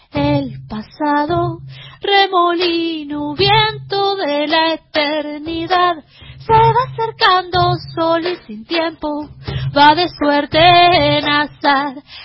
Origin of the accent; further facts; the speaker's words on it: Buenos Aires, Argentina; born there; Yo nací en Capital, Buenos Aires, Capital Federal.